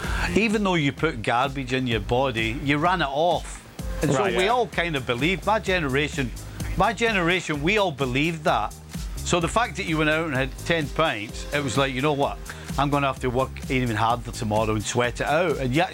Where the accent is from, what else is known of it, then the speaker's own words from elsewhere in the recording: Scotland, United Kingdom; are the people that are bitter in the UK. Us Scots are very loving. We're big hearts.